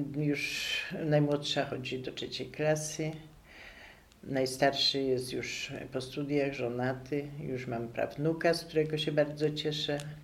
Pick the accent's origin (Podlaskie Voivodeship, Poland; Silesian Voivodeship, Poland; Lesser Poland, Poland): Lesser Poland, Poland; Sułkowice; Dzieciństwo spędziłam w Sułkowicach.